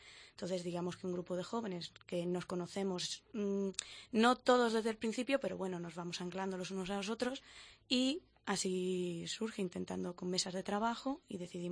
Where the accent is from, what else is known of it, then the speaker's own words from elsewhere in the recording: Albacete, Castilla-La Mancha, Spain; somos bastante de Albacete.